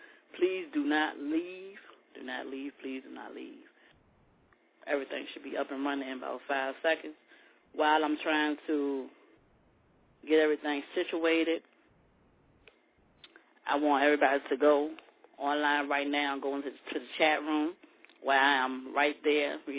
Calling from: Richmond, Virginia, United States; I'm calling from Richmond, Virginia.

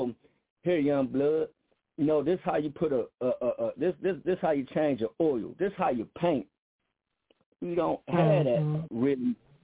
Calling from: Cleveland, Ohio, United States; Well, I'm actually calling from Cleveland.

